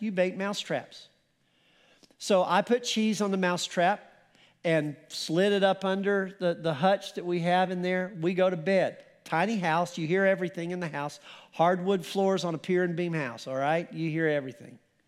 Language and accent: English; Colorado, United States; We grew up fishing up in Colorado, and we didn't have enough money to fly fish, so we just stream fish.